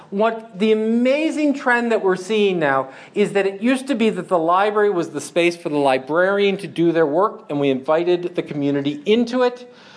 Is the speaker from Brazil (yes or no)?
no; United States; That's like I'm from the United States.